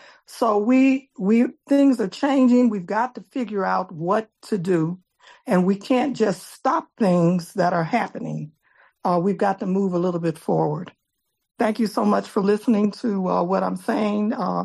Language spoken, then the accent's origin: English; Illinois, United States; I'm from the Grand Crossing area.